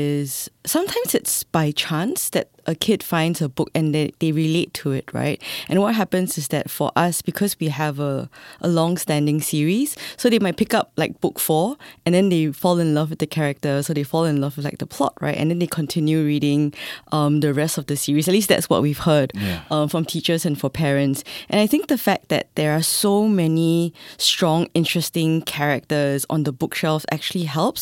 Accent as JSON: {"language": "English", "country": "Singapore", "tie": "born or raised there", "said": "when I was growing up in Singapore, a lot of the books I read were from, you know, the United States or from, like, the UK."}